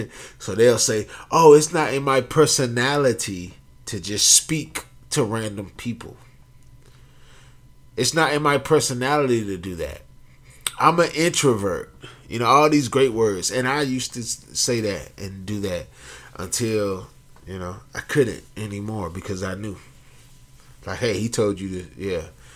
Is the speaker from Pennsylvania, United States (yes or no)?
no; Georgia, United States; I'm not from California, I'm from Georgia.